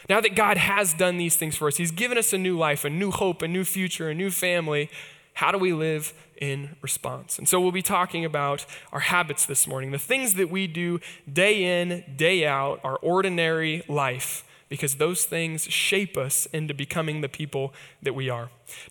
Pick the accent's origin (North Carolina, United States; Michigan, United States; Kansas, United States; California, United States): Kansas, United States; Obviously, the up, I'm from Kansas, so my team, the Chiefs, I'm very excited.